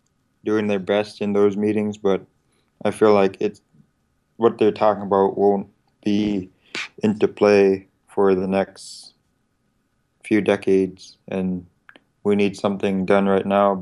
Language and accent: English; Alaska, United States; This old lady, French lady, asked where I was from, and I said, I'm from Alaska, and like her eyes just bulged out of her head.